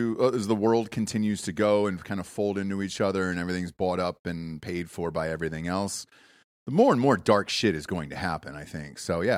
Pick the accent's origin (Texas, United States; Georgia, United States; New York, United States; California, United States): Georgia, United States; Atlanta; Oh, I'm not gay. I'm just from Atlanta.